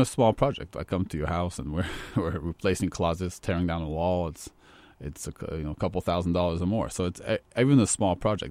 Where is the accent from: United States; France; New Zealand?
France; I grew up in France, and I know that there's a lot of prejudice against the trades in France.